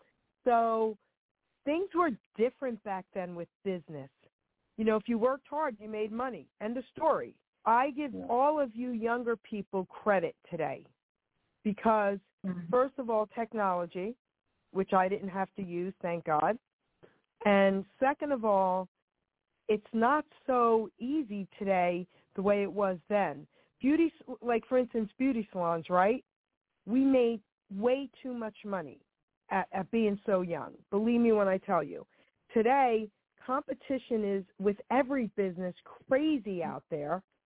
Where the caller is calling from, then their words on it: New Jersey, United States; I'm tuning in from New Jersey, girl.